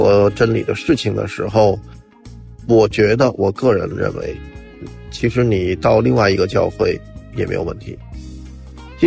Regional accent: China; 就是我们中国人总有各种的文化传统上一些糟粕的东西

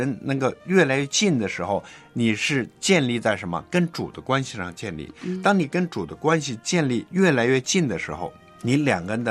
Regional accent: China; 就我们中国人说的夫唱妇随，形影相随，这就是我们中国人的观念。

